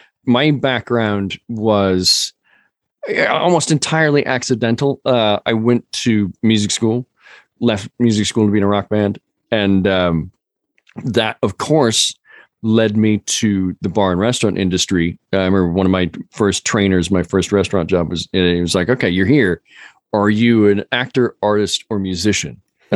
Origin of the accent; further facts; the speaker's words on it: United States; we all have bourbon woven into our DNA as citizens of the U.S.